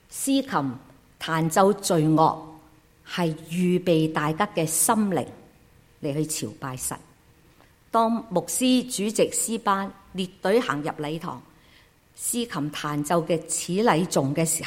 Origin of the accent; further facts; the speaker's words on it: Hong Kong; 我好记得小时候在香港